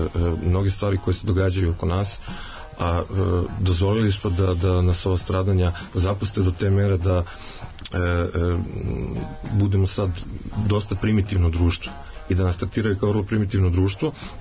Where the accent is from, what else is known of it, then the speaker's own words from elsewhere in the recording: Valjevo, Šumadija and Western Serbia, Serbia; pošto sam kao klinac živio u Valjevu